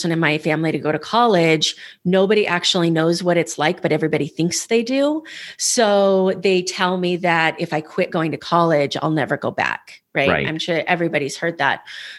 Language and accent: English; Idaho, United States; now in Las Vegas, United States; I'm on the West Coast. I grew up in Idaho. I live in Vegas now.